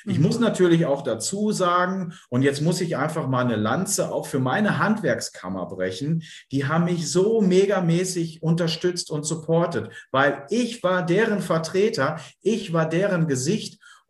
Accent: Bielefeld, North Rhine-Westphalia, Germany; ich bin halt ein Bielefelder Kind

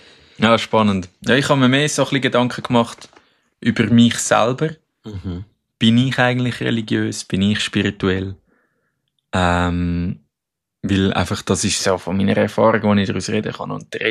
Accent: Switzerland; Also gerade ich, wie ich aufgewachsen bin in der Schweiz und wie ich jetzt lebe

